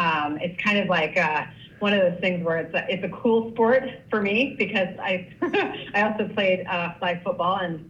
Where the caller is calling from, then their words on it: France; I'm calling from the south of France, which is really hot.